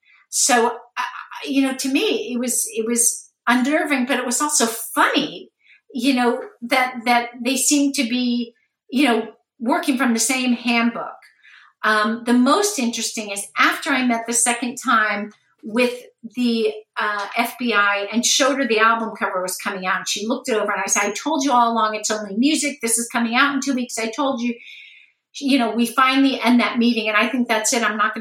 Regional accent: United States; I came to Russia thinking, you know, I'm from America, so I'm free.

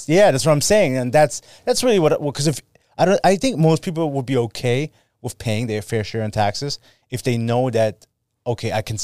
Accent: Germany; I'm from Germany.

